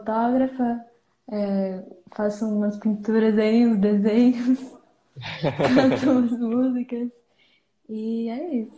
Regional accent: Planaltina, Federal District, Brazil; Eu tenho 17 anos. E sou de Brasília, na verdade, Planaltina, que fica no entorno de Brasília.

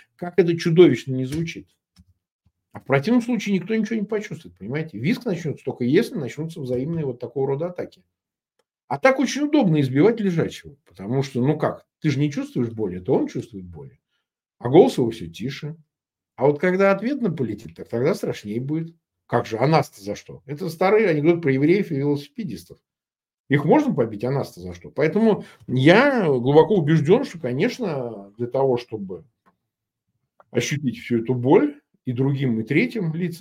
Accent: Russia; мы эту власть в России, вот я сам россиянин, я ее знаю.

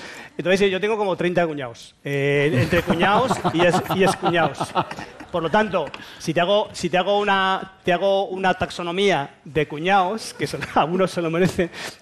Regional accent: Madrid, Community of Madrid, Spain; como estudiante, como madrileño, como yo qué sé

